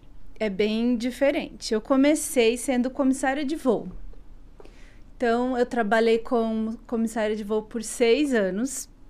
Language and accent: Portuguese; Curitiba, Paraná, Brazil; now in São Paulo, Brazil; sou de Curitiba, né? Mas eu estou em São Paulo há muitos anos.